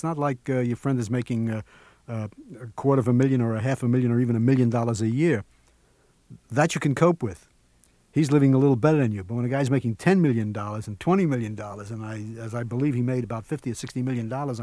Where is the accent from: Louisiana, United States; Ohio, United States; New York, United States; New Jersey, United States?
New York, United States; New York City; I'm from the Apple, New York. I grew up a combination of places there, Long Island, the Bronx, Manhattan.